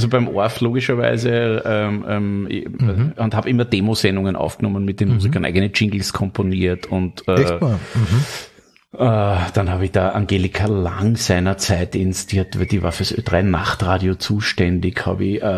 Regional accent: Styria, Austria; also ich habe gewohnt in der Nähe von Maribor, ich bin aus der Steiermark, 70 Kilometer vom Studio entfernt quasi.

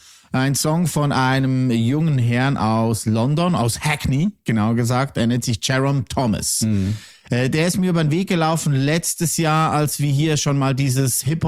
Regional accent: Switzerland; Bei uns in der Schweiz heißt ein kleines Bier ja entweder Stange.

